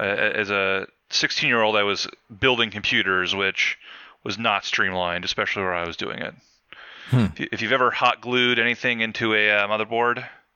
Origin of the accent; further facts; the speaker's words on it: Columbus, Ohio, United States; yeah, so I'm originally from Columbus, Ohio.